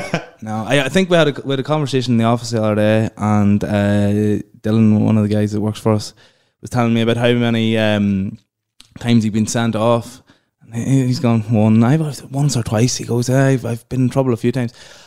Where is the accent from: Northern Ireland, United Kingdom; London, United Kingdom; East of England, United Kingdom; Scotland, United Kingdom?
Northern Ireland, United Kingdom; I am from Northern Ireland here. You know, hurling doesn't happen where I'm from.